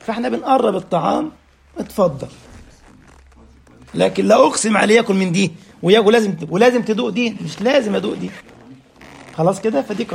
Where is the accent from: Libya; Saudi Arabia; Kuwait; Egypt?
Egypt; moved away as an adult; now in Germany; عندما اتيت المانيا حديثا ودعيت في بدايه وجودي هنا في رمضان ايضا على الفطور، وانا لا اعرف عادات غيري، ان انا جاي من مصر وكان اول مره اتغرب